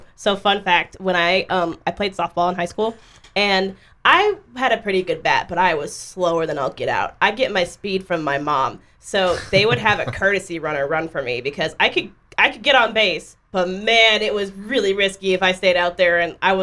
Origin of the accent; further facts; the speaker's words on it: Texas, United States; I like to say coyotes just because I'm from West Texas.